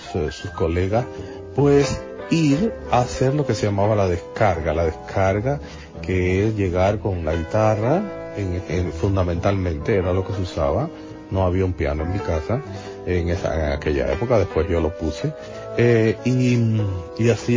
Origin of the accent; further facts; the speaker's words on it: Havana, Cuba; born there; El padre es mi abuelo, que no conocí, era un personaje político barrial de Centro Habana, es como se llama el barrio donde yo nací, que en verdad, Centro Habana es el título revolucionario que le pusieron, pero en verdad ese barrio se llamó toda la vida Cayo Hueso.